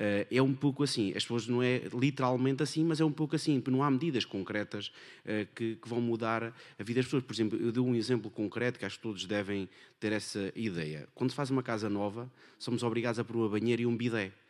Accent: Castelo Branco, Portugal; Eu sou de Castelo Branco, do interior do país, que também não é dos melhores sítios

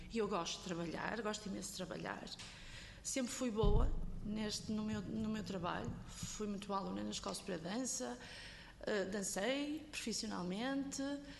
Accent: Guimarães, Braga, Portugal; sou mesmo a primeira, sou de Guimarães

